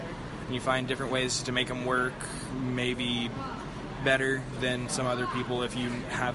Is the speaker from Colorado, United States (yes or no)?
no; Indianapolis, Indiana, United States; I'm from Indianapolis, Indiana.